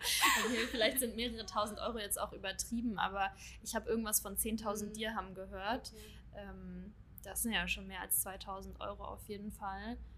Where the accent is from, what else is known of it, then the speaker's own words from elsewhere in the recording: Berlin, Germany; now in Dubai, United Arab Emirates; Ich komme aus Berlin und ich dachte, hey, ja, mich kann nichts mehr umhauen